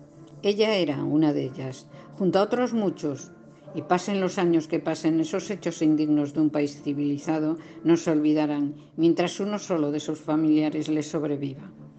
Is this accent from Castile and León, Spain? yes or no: no; Basque Country, Spain; Somos vascos y hemos sufrido tanto